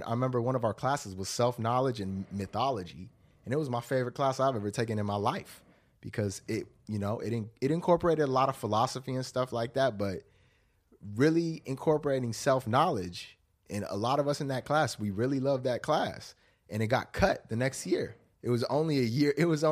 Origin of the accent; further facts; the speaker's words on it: Santa Barbara, California, United States; I was born and raised in Santa Barbara.